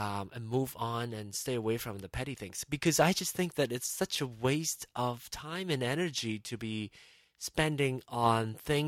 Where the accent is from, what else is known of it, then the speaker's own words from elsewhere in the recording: Malaysia; I am Malaysian